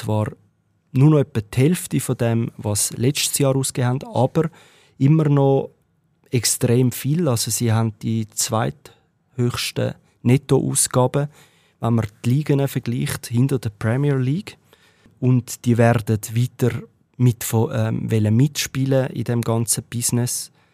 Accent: Winterthur, Zurich, Switzerland; ich bin natürlich Lokalpatriot und ich komme aus Winterthur.

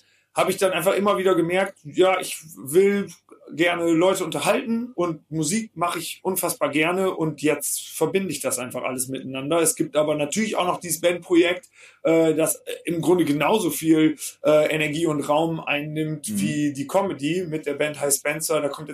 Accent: Hagen am Teutoburger Wald, Lower Saxony, Germany; also ich komme nicht direkt aus Osnabrück, ich komme aus Hagen am Teutoburger Wald

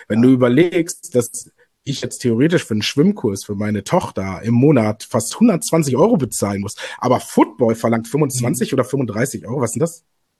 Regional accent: North Rhine-Westphalia, Germany; Also ich meine, ich komme aus Nordrhein-Westfalen.

